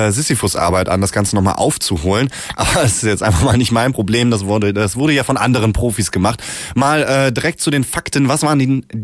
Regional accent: Germany; Ich komme auch selber aus Deutschland, aus der Nähe.

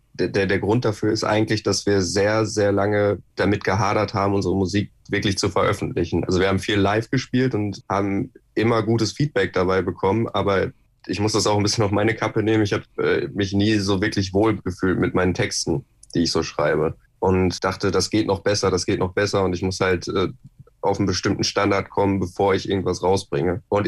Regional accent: Hamm, North Rhine-Westphalia, Germany; und wir kommen aus Hamm

